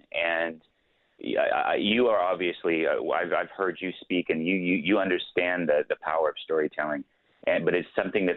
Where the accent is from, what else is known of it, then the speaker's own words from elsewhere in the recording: United States; I mean, I'm American of Mexican descent.